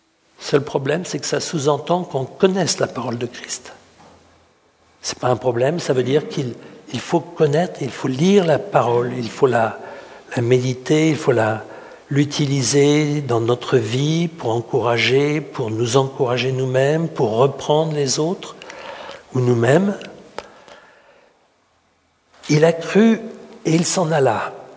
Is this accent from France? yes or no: yes; France; accent: French; Je ne sais pas si elle était sensible au charme de mon accent français...